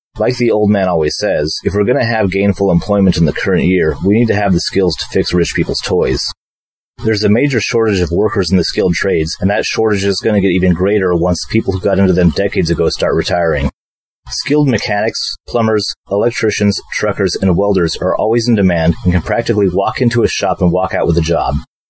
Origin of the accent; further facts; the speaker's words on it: Washington, United States; I grew up in Western Washington, so I didn't need to scout that region out.